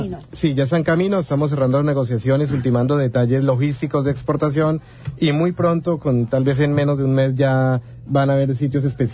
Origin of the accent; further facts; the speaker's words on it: Boyacá, Colombia; venimos hoy desde Colombia, desde Boyacá, un departamento en el centro del país